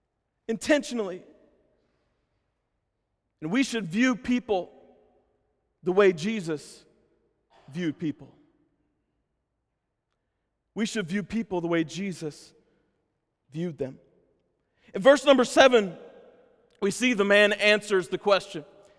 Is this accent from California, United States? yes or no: no; Atlanta, Georgia, United States; I'm from Atlanta area in Georgia.